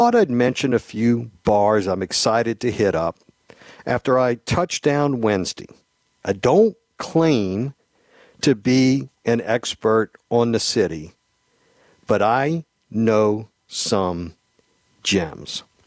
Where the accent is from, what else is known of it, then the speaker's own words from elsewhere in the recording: New Orleans, Louisiana, United States; He goes, where are you guys from? I said, New Orleans.